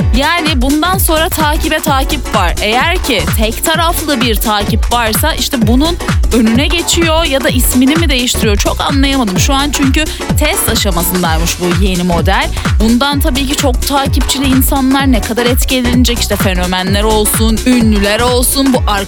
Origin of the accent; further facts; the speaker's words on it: İzmir, Turkey; Bugünün trendinden bahsederken ben de bir İzmirli olarak merak ettim.